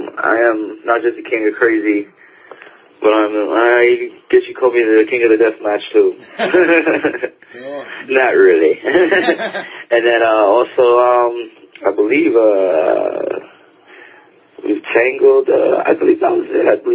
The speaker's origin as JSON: {"language": "English", "region": "New York", "country": "United States", "said": "and then I'm a New Yorker, so I'm happy to have a spot in New York to call home and train"}